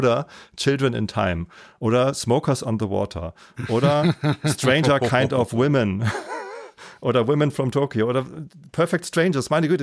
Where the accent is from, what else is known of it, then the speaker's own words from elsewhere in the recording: Wisset, Germany; now in Hamburg, Germany; Es hieß nicht Kindergarten bei uns in Wisset, sondern der Spielkreis. Und in der Schulzeit haben wir halt sehr, sehr viel Zeit miteinander verbracht.